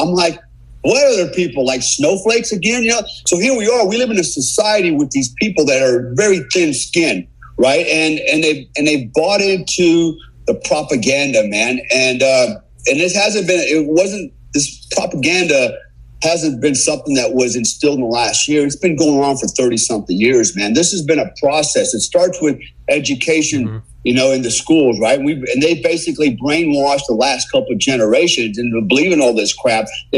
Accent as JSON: {"language": "English", "country": "United States", "said": "I'm an American, right?"}